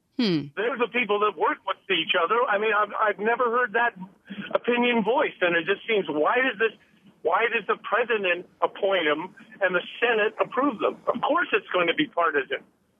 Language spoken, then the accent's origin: English; Canada; I'm Canadian